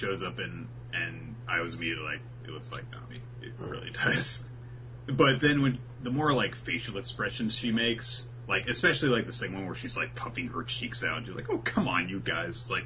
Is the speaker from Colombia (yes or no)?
no; Florida, United States; Look, I'm from Florida. We say caramel down here.